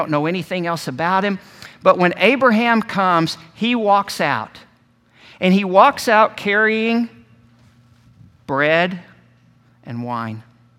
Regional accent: Texas, United States; I was like, we're from Texas. We can do a lot better than the Plymouth Rock.

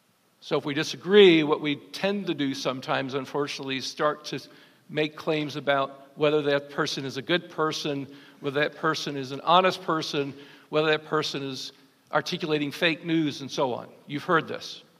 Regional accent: New York, United States; I grew up in the East Coast, grew up in upstate New York, grew up in an Italian family.

